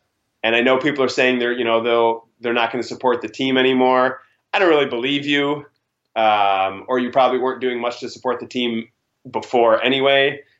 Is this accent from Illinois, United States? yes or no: yes; Chicago, Illinois, United States; Growing up in Chicago, the Bulls used to have two mascots.